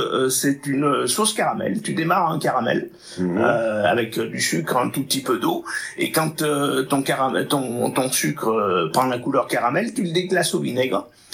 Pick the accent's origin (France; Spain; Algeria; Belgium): France; Auvergne-Rhône-Alpes; born there; Je suis né en Drôme, ouais. Et je revendique la Drôme.